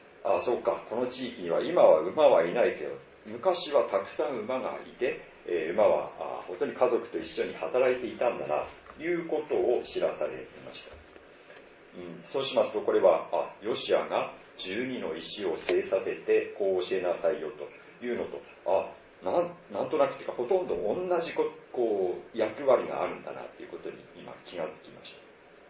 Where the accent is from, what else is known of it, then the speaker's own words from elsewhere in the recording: Tohoku, Japan; 私は東北の田舎で育ちました